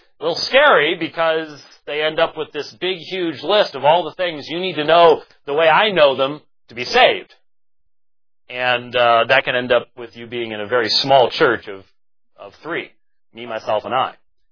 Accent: Minneapolis, Minnesota, United States; I was sort of Midwestern bred, you know. I was born in Minneapolis, so give me some break there.

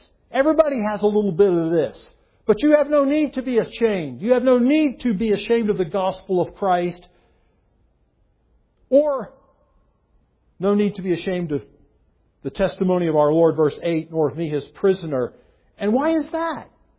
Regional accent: United States; born there; The fact that I was born in America and knew about church and knew about Jesus

